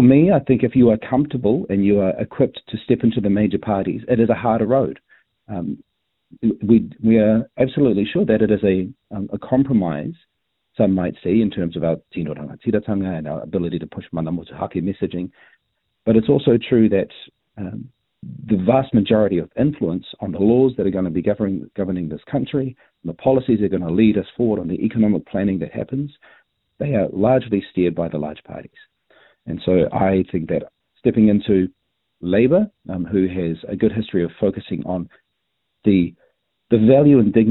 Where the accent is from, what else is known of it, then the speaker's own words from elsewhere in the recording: Porirua, Wellington, New Zealand; I was born and raised in Porirua